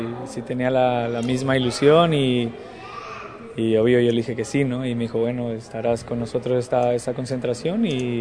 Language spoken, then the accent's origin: Spanish; Mexico; Yo considero que tengo una de las mejores carreras como jugador mexicano.